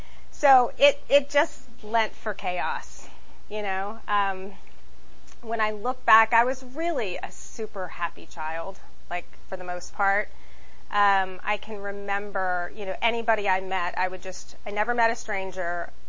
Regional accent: Baton Rouge, Louisiana, United States; I grew up in Baton Rouge, Louisiana. You know, you practically put booze in the bottle when you grow up down there.

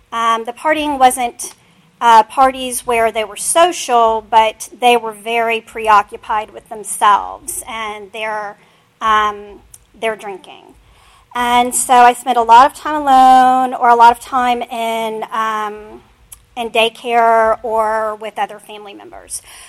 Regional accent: Florida, United States; I grew up in Florida to a single mother.

